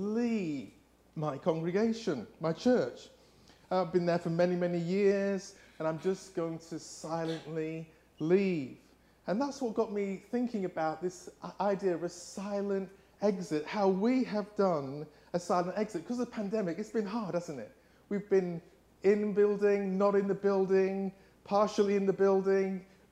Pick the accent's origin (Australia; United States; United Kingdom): United Kingdom; England; accent: English; I hope you can understand my English accent.